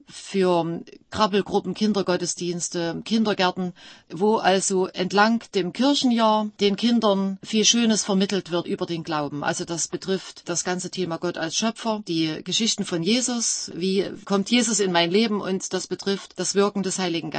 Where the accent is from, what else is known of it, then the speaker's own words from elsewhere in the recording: Germany; Ich bin in der Diktatur DDR aufgewachsen